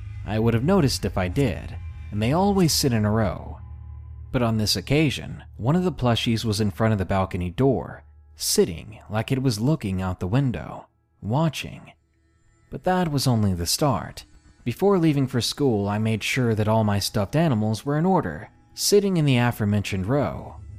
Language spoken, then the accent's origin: English; Georgia, United States; I didn't want to go back to my home state of Georgia